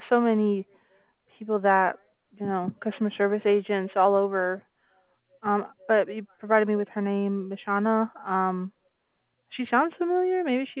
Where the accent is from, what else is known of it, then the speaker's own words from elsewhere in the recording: New York, United States; moved away as an adult; now in Toronto, Canada; I'm originally from New York, but my husband lives here.